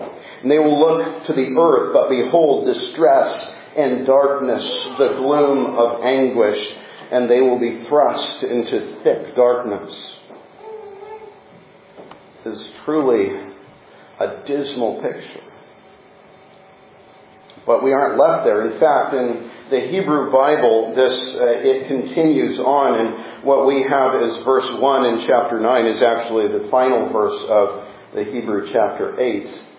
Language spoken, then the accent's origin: English; Midwest, United States; born there; I was born in the Midwest, and you could see forever, and so those sunrises and sunsets lasted for longer and were more visible.